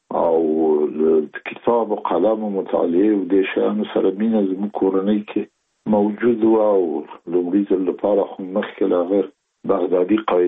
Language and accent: Pashto; Kabul, Afghanistan; زه زېږېدلی په کابل کې یم، د کابل په چارګي کې ګزارګاه پله ته ورڅېرمه، او کلی د شکلا خان کلا. هلته زه زېږېدلی یم،